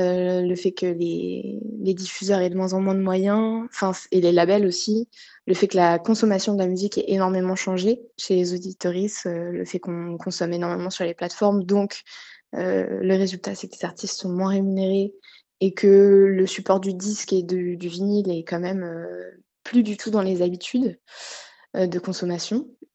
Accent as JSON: {"language": "French", "town": "Évreux", "region": "Normandy", "country": "France", "tie": "born or raised there", "said": "c'est vrai qu'à Évreux, c'est un peu mon terrier, quoi. C'est là où j'ai grandi."}